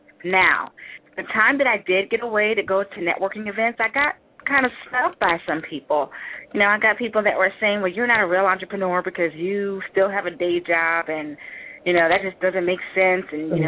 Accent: Philadelphia, Pennsylvania, United States; Well, I'm from Philadelphia, but right now I am living in the wonderful, wonderfully cold Minnesota.

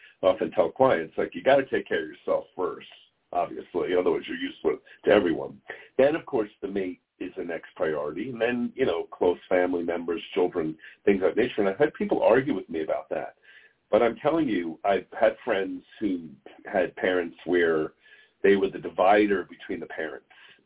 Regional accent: New York, United States; I was born and raised in New York, very much a blue state.

